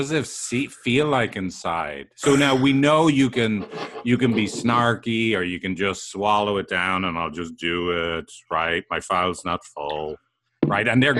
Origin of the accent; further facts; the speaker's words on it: Ireland; And where I grew up in Ireland, that is a value that you're showing you care about other people.